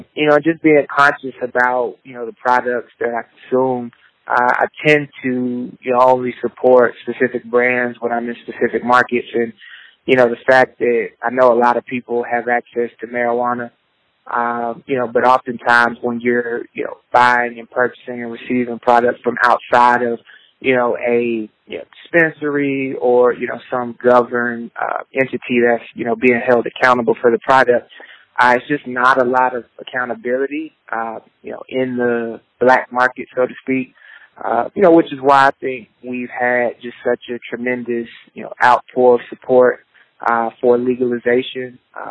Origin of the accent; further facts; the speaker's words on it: Alabama, United States; I'm originally from Alabama. I went to school at Alabama A&M, where I got a degree in marketing.